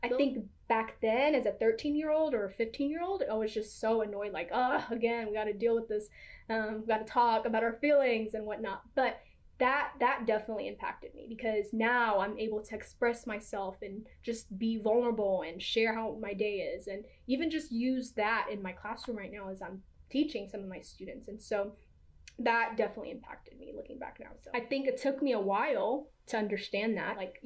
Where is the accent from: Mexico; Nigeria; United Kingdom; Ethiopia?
Ethiopia; now in Dallas, United States; I was originally from Ethiopia. I was born and raised there. Then I moved to Dallas, Texas, but things didn't go well there.